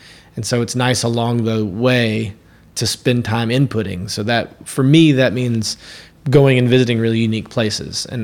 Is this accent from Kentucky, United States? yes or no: yes; Lexington, Kentucky, United States; I wanted to do it from my hometown, Lexington, Kentucky, down to Bonnaroo Music Festival in Tennessee.